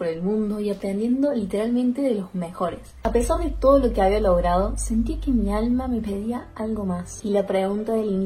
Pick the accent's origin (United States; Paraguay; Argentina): Argentina; soy de Argentina, tengo 26 años